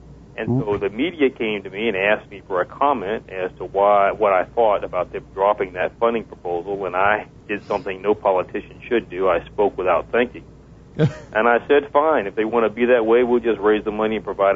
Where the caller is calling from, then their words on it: Columbia, South Carolina, United States; I'm in Columbia, South Carolina today.